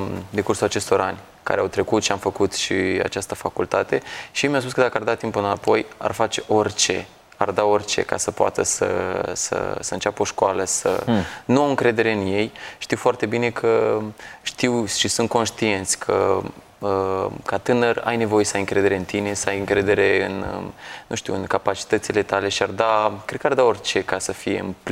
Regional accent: Pătrăuți, Suceava County, Romania; Acum, mergând acasă, din comuna mea, Pătrăuți, unde m-am născut, în Suceava

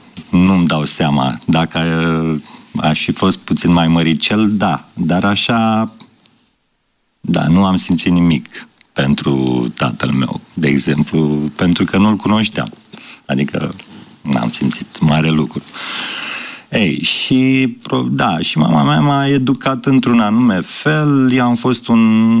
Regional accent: Galați, Galați County, Romania; now in Bucharest, Romania; Am terminat facultatea de litere în Galați, sunt gălățean de la Dunăre și am venit în București să iau lumea în piept aici.

